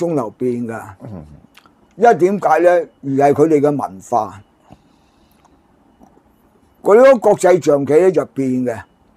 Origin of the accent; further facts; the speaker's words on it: China; 作為中國人冇辦法唔出聲，